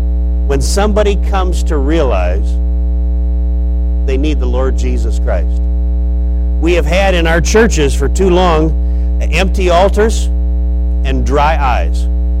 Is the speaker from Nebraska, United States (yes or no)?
yes; Nebraska, United States; You folks are in the Bible Belt. I'm from Nebraska. We're not in the Bible Belt.